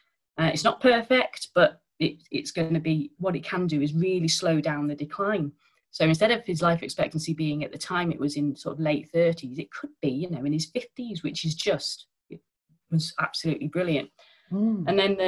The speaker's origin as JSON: {"language": "English", "town": "Stafford", "region": "West Midlands", "country": "United Kingdom", "tie": "born or raised there", "lives_now": "Birmingham, United Kingdom", "said": "even though I live in Birmingham now, I grew up in Stafford, which is quite a bit, it's a bit of a boring market town, really, where everybody knows everybody else, but there isn't work there. And I grew up in a Catholic community with a single parent."}